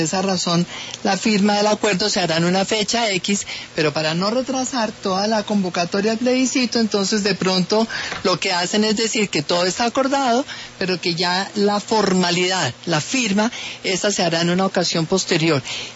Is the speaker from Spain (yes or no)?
no; Colombia; Yo soy colombiana, católica, apostólica, romana